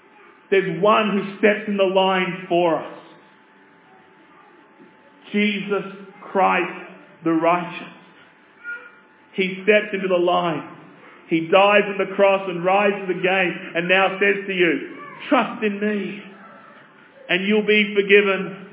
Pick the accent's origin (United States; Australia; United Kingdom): Australia; I'm an Aussie.